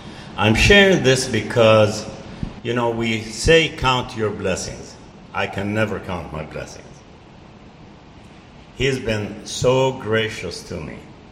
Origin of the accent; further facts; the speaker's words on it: Syria; I'm in my 85th year, and I praise God for my heritage because I was born and raised in Syria.